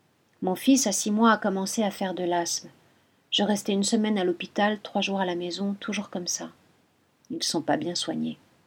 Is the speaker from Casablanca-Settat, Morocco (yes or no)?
no; Nador, Oriental, Morocco; moved away as an adult; also born or lived in Spain; J'habitais dans une ville, oui, une grande ville qui s'appelle Nador. Je suis partie du Maroc pour aller en Espagne avec mon mari et je suis restée là-bas 5 ans. Après, je suis retournée au Maroc